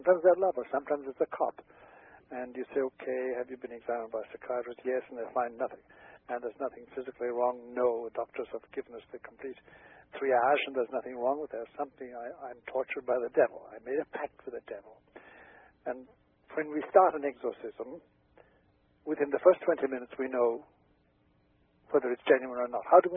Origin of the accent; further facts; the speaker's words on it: Ireland; moved away as an adult; also born or lived in Rome, Italy; I was born in Ireland, and I was educated there until I was 18, and then I was sent abroad